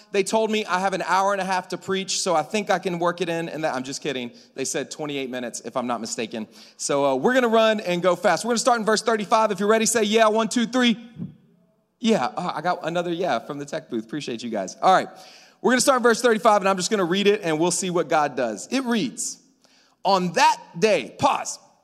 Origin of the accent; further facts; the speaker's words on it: Louisiana, United States; also born or lived in Lima, Peru; So I'm a Southern boy, born and raised in like the South, born in Louisiana, hence my favorite food being Cajun food.